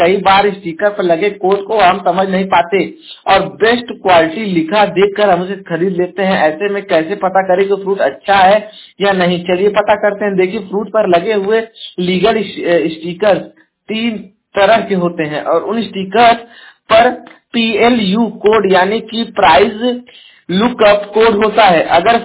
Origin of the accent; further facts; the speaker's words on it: Jaunpur, Uttar Pradesh, India; और मैं उत्तर प्रदेश के जौनपुर जिले का निवासी हूं